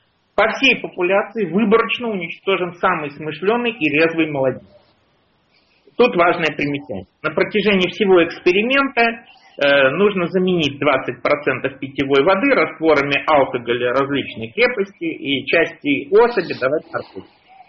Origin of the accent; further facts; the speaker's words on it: United States; На лбу у меня не написано, что я американец.